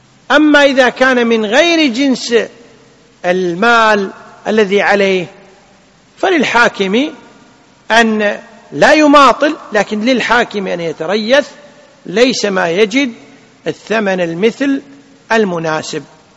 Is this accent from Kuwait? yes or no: yes; Kuwait; وهذه أمثلة واضحة ومعمول بها والله الحمد، يعني عندنا في الكويت وفي غيرها من الدول الإسلامية.